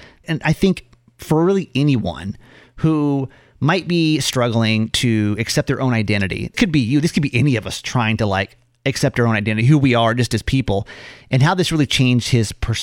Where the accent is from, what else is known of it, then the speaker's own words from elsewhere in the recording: Georgia, United States; I grew up in Georgia. And back in the day, that wasn't really a widely accepted thing.